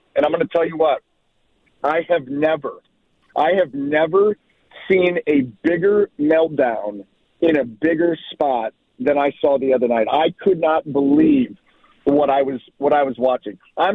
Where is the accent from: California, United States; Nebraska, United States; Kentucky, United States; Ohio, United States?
Ohio, United States; growing up in Northeast Ohio, a Cleveland Indian fan